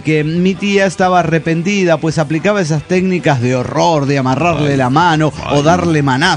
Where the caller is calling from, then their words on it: Zacualpan, Veracruz, Mexico; de Zacualpan, Veracruz, México.